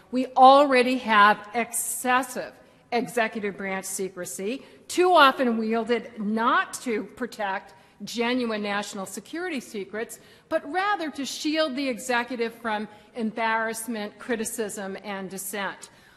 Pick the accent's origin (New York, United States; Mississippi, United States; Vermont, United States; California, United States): New York, United States; I want to tell you a light story as a New Yorker who is delighted to be here in Florida.